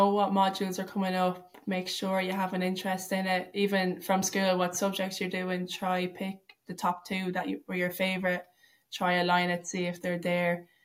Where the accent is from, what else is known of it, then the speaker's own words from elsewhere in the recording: Leinster, Ireland; No, so I'm actually from County Longford. So I travel up.